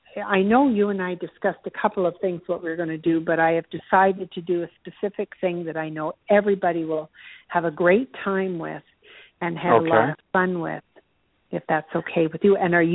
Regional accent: Canada; And the .ca is for Canada, because I'm from Canada.

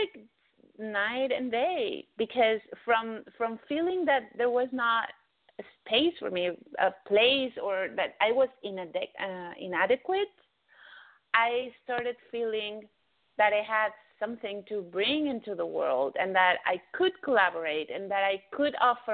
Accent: Mexico; English is a second language; moved away; when I grew up in Mexico

